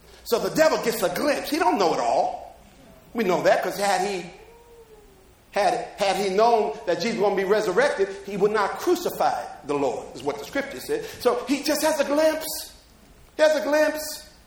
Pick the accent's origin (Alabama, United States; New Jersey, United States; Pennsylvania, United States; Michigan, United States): New Jersey, United States; Jersey City; sometimes I joke about my hometown, Jersey City, even though it's really one of the places to be now